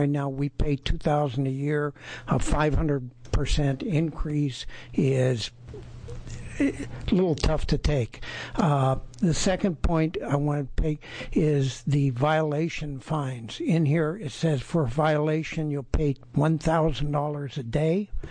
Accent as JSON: {"language": "English", "town": "Eugene", "region": "Oregon", "country": "United States", "said": "I come from Eugene."}